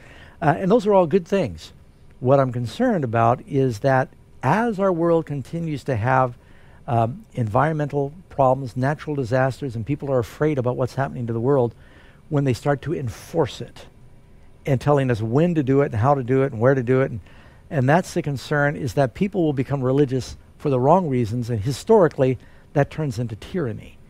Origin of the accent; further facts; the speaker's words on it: Deep South, United States; I had basically gone back in time more than 50 years when I was young growing up in the Deep South.